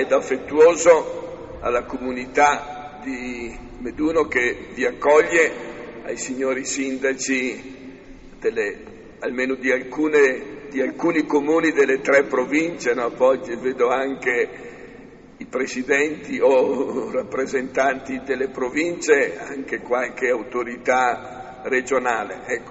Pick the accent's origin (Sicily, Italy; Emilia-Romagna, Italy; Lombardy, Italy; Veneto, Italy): Veneto, Italy; Verona; Io sono veronese, però insomma almeno lo capisco il friulano, parlarlo è un po' più complicato, però capirlo certamente.